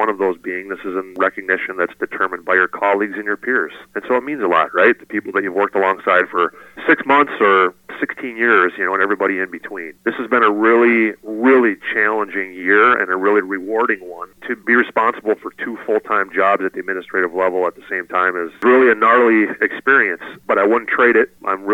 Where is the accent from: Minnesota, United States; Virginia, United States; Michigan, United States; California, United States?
Minnesota, United States; Hastings; proud to tell people that I'm from Hastings